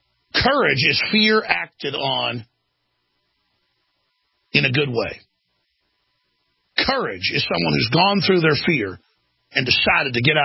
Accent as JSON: {"language": "English", "town": "Dallas", "region": "Texas", "country": "United States", "tie": "born or raised there", "said": "I mean, I've been in situations before growing up in Dallas where they were life-threatening."}